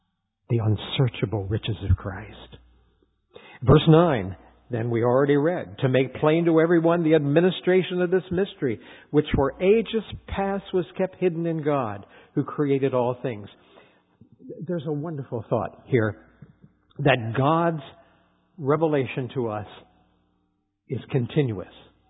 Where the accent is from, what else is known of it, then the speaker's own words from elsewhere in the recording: Battle Creek, Michigan, United States; where are you from? Battle Creek, Michigan.